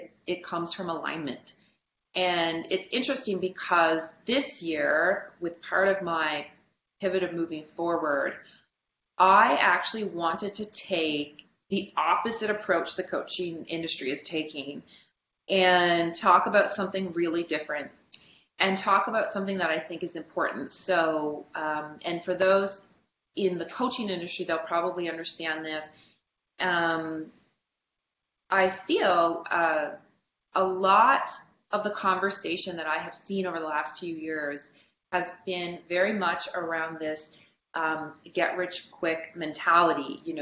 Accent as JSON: {"language": "English", "country": "Canada", "said": "for me as a Canadian, I wanted to stay in Canada."}